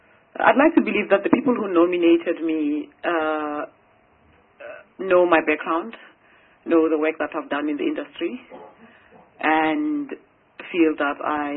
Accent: Soweto, Gauteng, South Africa; born there; also born or lived in Lesotho; I was born in Soweto, and I went to school after the 1976 riots to Lesotho.

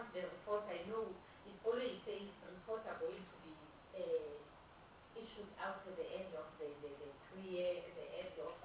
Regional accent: Maputo, Maputo City, Mozambique; because I come from Maputo

